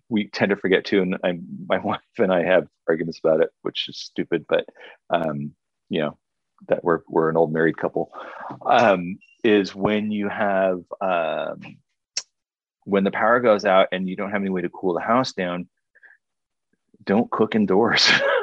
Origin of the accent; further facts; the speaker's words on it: San Francisco, California, United States; We, you know, I grew up in San Francisco.